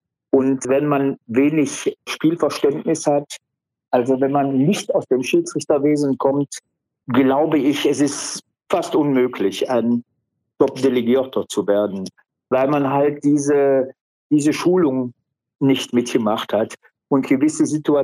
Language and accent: German; Belgium; Ja, das meine ich.